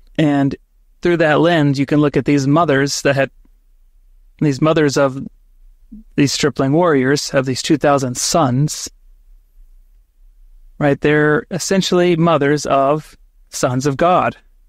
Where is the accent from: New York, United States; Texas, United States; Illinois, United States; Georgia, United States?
Texas, United States; We're Texan. What can we do?